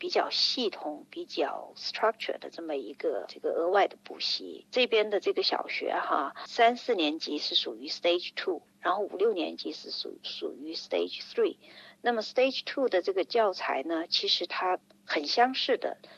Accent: China; 我们作为新移民，而且来自中国吧

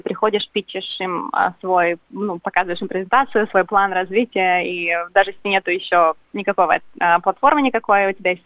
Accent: Kyiv, Ukraine; moved away as an adult; now in Sydney, Australia; я из Киева, я родилась, выросла в Киеве. Закончила универ в Киеве, работала в Киеве, вот, а потом решила приехать на обучение, сделать PhD в Австралии, вот, и я приехала, получила место, приехала в 2019 году делать PhD

